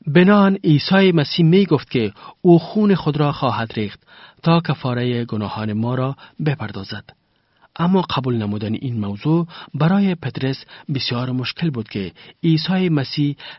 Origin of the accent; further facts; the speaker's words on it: Kabul, Afghanistan; آنها به من پسر کابل یا بچه کابل خطاب می کنند چون می دانند که من باشنده کابل می باشم و از کابل آمدم